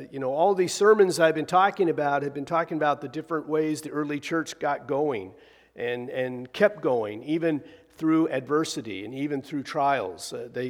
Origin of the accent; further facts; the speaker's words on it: Pendleton, Oregon, United States; When I was growing up in Pendleton, Oregon, we had two radio stations.